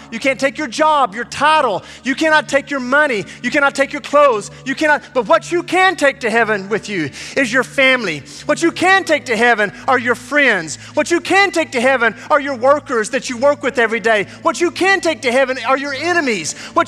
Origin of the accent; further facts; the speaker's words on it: Alabama, United States; I was baptized as a kid growing up in Alabama and probably didn't fully understand everything.